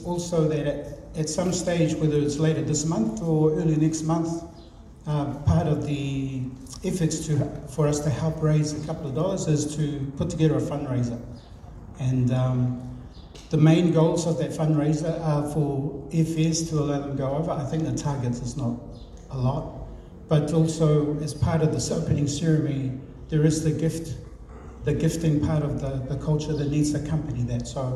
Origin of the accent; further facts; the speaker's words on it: Iwa, Samoa; We are from Itu Paepae. It's like a main household in a village. And there are three main households in the village of Iwa